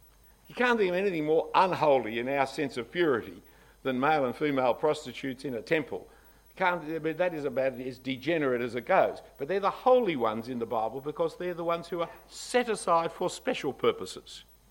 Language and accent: English; Australia; We're Australian Christians.